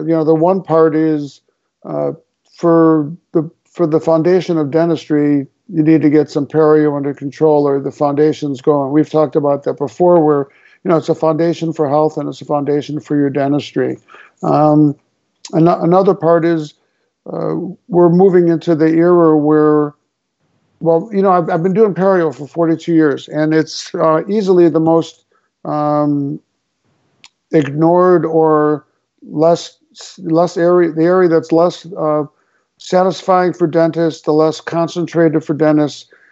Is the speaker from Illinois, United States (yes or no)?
yes; Chicago, Illinois, United States; now in Seattle, United States; So let's see. Grew up in Chicago, went to dental school at University of Illinois.